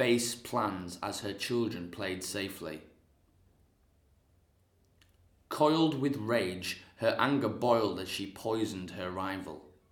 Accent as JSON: {"language": "English", "region": "Yorkshire and the Humber", "country": "United Kingdom", "tie": "born or raised there", "lives_now": "Scotland", "said": "I'm still a born and bred Yorkshire boy with a Yorkshire accent."}